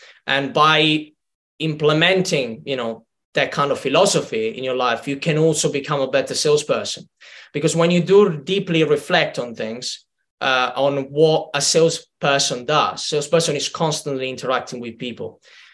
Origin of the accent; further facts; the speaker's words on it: Italy; English is a second language; moved away as an adult; now in United Kingdom; particularly when I moved from Italy to the UK, you know, at the time it was 6.5 years ago, couldn't speak any English.